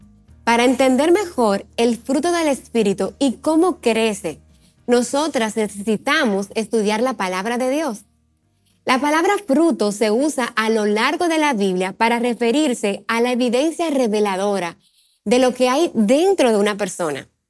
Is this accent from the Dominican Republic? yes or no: yes; Dominican Republic; soy de la República Dominicana